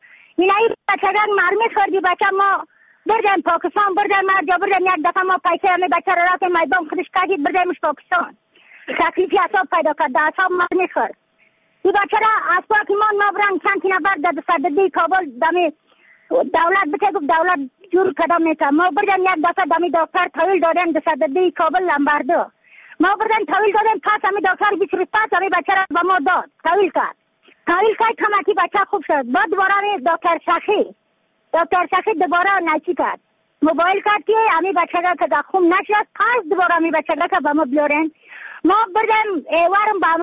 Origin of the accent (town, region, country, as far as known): Badakhshan, Afghanistan